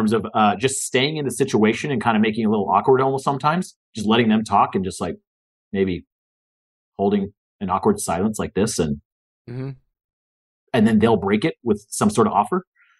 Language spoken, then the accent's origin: English; India; My Indianness like, I'm like naturally cheap because I'm Indian